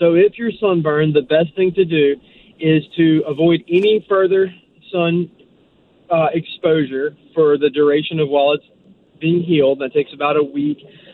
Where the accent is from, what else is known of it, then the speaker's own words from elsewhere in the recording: Louisiana, United States; Not related. No, okay. So we're all from North Louisiana.